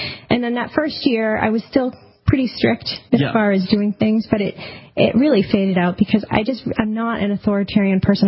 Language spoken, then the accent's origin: English; New Hampshire, United States; also born or lived in Los Angeles; I grew up in New Hampshire here in the Seacoast, which is a very liberal area, progressive liberal, and that was my philosophy. And then I moved out to Los Angeles